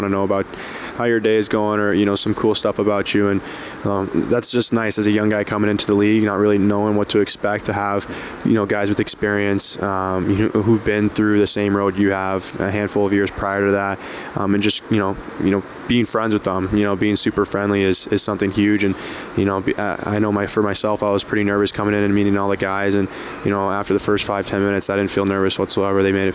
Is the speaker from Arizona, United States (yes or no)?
yes; Scottsdale, Arizona, United States; also born or lived in Sweden; So grew up in Scottsdale and, made it